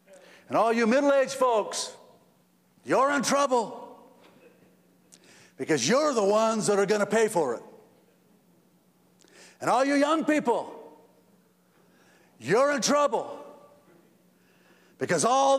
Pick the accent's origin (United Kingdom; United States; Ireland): Ireland; because I'm an Irish guy.